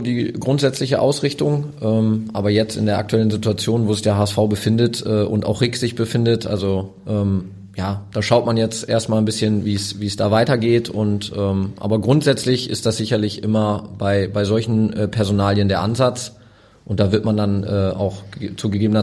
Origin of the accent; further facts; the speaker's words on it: Osnabrück, Lower Saxony, Germany; born there; ich bin in Osnabrück geboren, das ist für mich noch Heimat